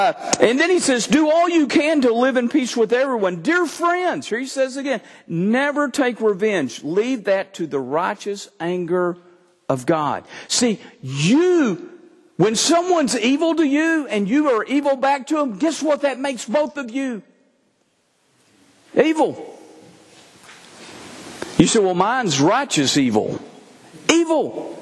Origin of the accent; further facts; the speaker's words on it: Texas, United States; born there; And I was reminded of my brothers, because I'm born Texan.